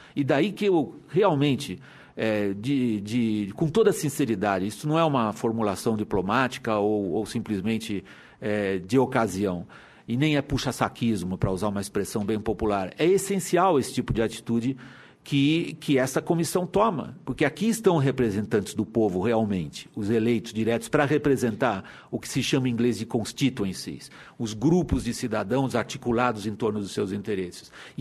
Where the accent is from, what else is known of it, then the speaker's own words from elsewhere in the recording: Brazil; Digo porque isto me afeta como brasileiro.